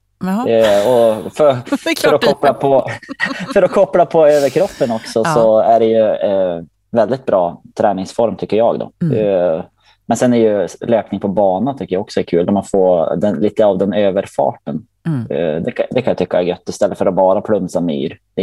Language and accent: Swedish; Rossön, Jämtland County, Sweden; Ja, men som sagt, jag kom ju från Rossön.